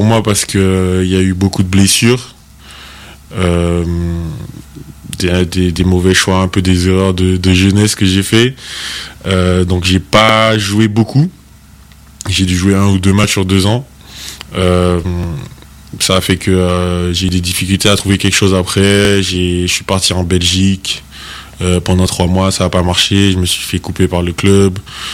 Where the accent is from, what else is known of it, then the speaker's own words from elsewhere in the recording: Le Lamentin, Martinique; Moi, je suis né en Martinique, au Lamantin.